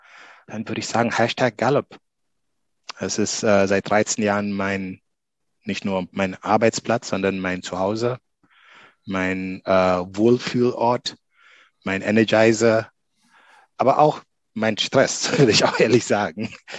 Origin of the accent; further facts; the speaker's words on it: Gambia; German is a second language; Ich komme aus Gambia, aus dem kleinen Gambia, kleinster Land in Afrika.